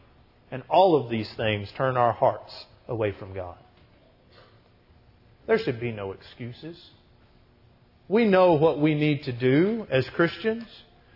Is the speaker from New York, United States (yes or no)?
no; Texas, United States; But between growing up in Texas, marrying a girl from Nashville, and the Cowboy B Show